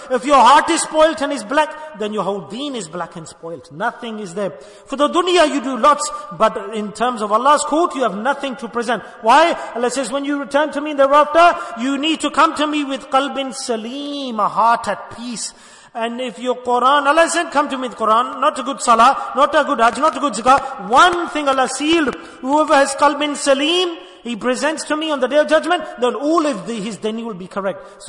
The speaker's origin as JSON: {"language": "English", "town": "Dera Ghazi Khan", "region": "Punjab", "country": "Pakistan", "said": "And just like I came from Dera Ghazi Khan and I came, and this silsila spread."}